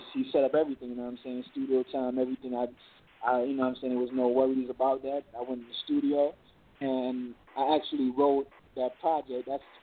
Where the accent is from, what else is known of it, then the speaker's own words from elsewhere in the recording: Brooklyn, New York, United States; Growing up in Brooklyn where, you know, you see hookers on the tracks, you know what I'm saying, like on Van Sicklin